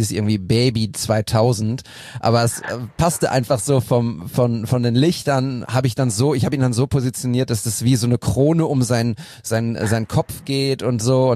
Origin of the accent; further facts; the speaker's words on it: Münster, North Rhine-Westphalia, Germany; ich komme ja aus Münster gebürtig und dort gibt's den Send